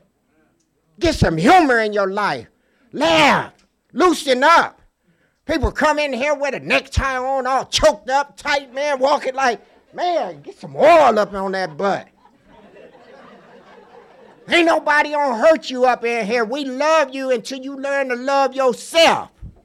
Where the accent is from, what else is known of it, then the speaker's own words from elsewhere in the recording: San Diego, California, United States; I grew up in Southeast San Diego. I've been here 54 years.